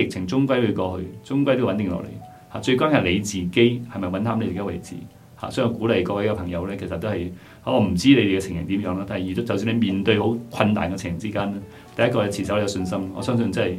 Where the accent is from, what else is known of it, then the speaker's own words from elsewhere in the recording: China; also born or lived in Hong Kong; 我在中国长大，我香港有一些年在香港做事